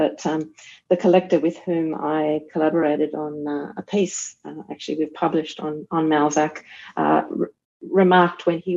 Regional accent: Australia; And as an Australian, you know, going to New Zealand, how on earth am I going to research this anyway? It's not my history.

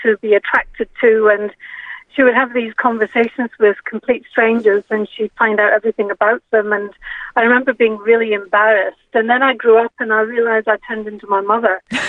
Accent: Scotland, United Kingdom; When I was a wee girl growing up in Scotland

